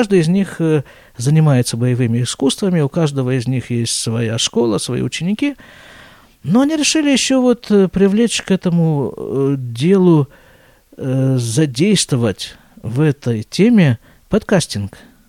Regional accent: Russia; now in Israel; мы с ним уехали из России, точнее, я из России, он из Украины, в одном и том же году.

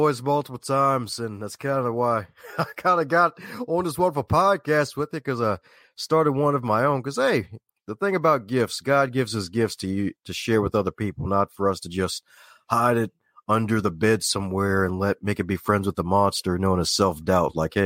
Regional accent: Baltimore, Maryland, United States; accent: Southern; But yeah, I'm actually from Baltimore, believe it or not.

